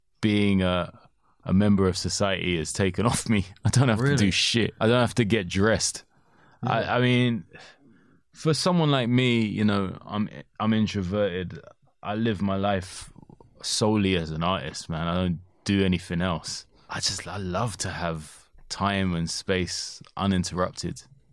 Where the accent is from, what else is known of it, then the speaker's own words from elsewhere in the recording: United Kingdom; I don't separate myself from the British people. I'm British and we're fucking lunatics, you know.